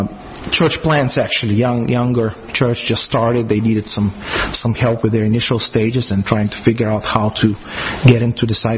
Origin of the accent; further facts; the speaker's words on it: Southern Bulgaria, Bulgaria; But I'm a Southerner too. I come from Southern Bulgaria